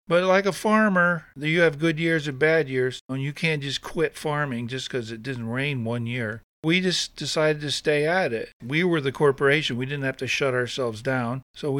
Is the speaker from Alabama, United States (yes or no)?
no; San Francisco, California, United States; I grew up in San Francisco going to great restaurants, great bread. My mom's from England, so I've been to Europe a bunch of times as a kid.